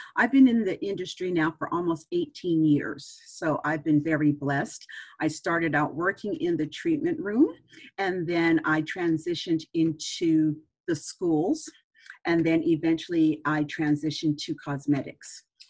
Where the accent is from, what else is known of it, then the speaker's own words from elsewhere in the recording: Vancouver, British Columbia, Canada; I grew up in Vancouver. Graduated from high school in Vancouver.